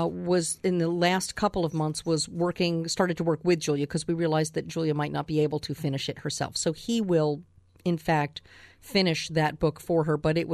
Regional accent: East Coast, United States; I think that if you are from the East Coast, which I am, born and raised on the East Coast, all my family and my longtime friends are there

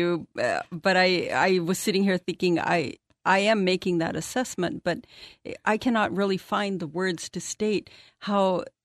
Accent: Mexico; although I've been in Spain, I did not grow up there as I grew up in Mexico.

